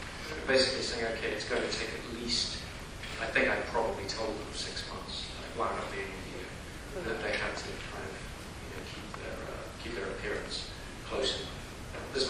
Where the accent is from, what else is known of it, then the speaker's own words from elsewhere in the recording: England, United Kingdom; also born or lived in United States; I mean, made the film in England, and I'm half English, half American